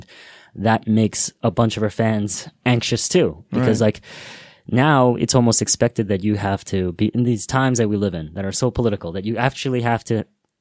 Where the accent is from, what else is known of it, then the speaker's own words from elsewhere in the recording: New York, United States; now in Los Angeles, United States; I'm from New York, you know, I'm in LA now, more for work here, but I was a shy kid as a kid